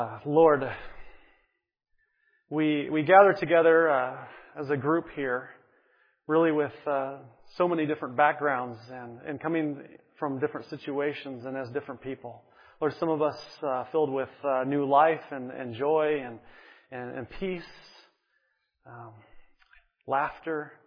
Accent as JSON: {"language": "English", "region": "Oregon", "country": "United States", "tie": "born or raised there", "said": "I grew up in Oregon. And so as … in Oregon, our backyard was right next to just miles of thick forest."}